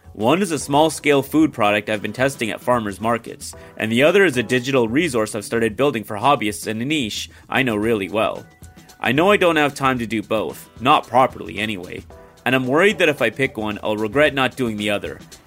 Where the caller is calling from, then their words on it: Santa Fe, New Mexico, United States; from Santa Fe.